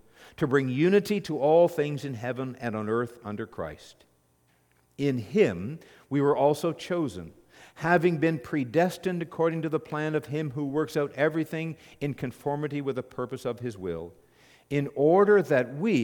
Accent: Canada; There are obligations as a Canadian to live according to the blessings that we received.

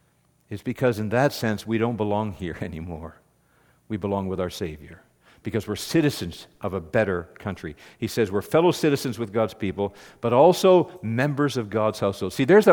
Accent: Canada; I was born and raised in Canada.

